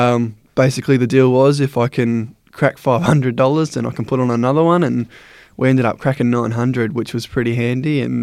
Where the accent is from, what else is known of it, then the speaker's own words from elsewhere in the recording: Hobart, Tasmania, Australia; born there; So I was actually first flown to Melbourne basically as soon as I was born in Hobart.